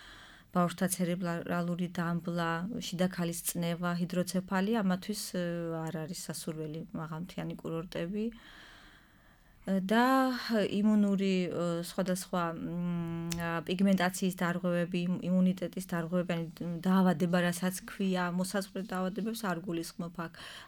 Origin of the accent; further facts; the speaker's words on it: Adjara, Georgia; მე თვითონაც გაზრდილი ვარ მაღალმთიან კურორტზე